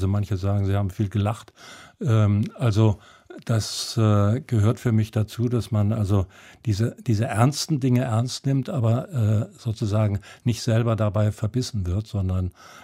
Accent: Germany

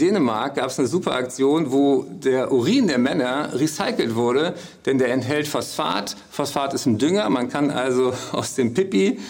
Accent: Berlin, Germany; in Berlin, meiner Heimatstadt

